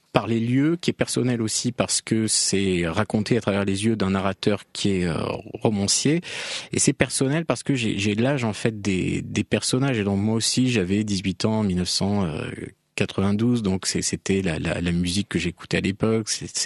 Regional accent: Provence-Alpes-Côte d'Azur, France; d'écrire ce roman avec pour cadre la Côte d'Azur, parce que chaque fois que je retournais dans ma région natale, les gens me disaient « Ah, c'est formidable tes livres, mais quand est-ce que tu nous écris un roman qui se passe là-bas ? »

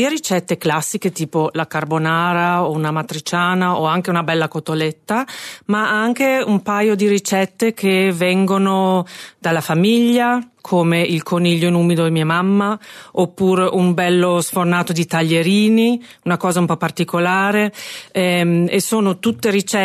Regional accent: Carpi, Emilia-Romagna, Italy; also born or lived in Bolzano / Rome; Io sono un misto, mia mamma è veneta, di Conegliano, mio padre è nato a Carpi, però io sono nata a Bolzano, poi abbiamo vissuto a Roma e poi siamo tornati a Carpi.

